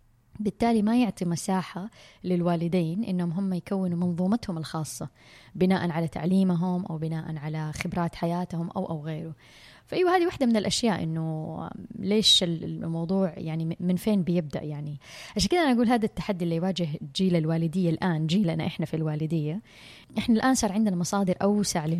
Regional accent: Saudi Arabia; واحدة دكتورة عندنا بالسعودية عملت دراسة

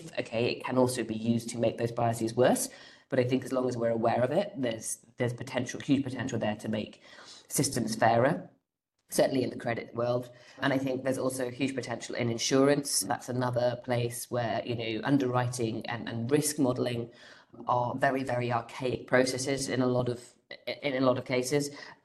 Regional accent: Wales, United Kingdom; And I was saying that we're very, very passionate about being Welsh.

